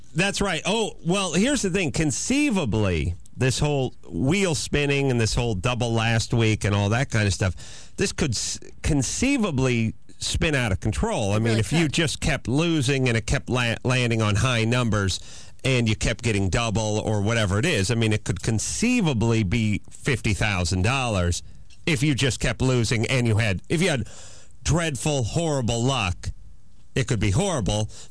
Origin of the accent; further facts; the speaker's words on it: California, United States; You know, California, born and bred in California, 47th on the dumbest states list.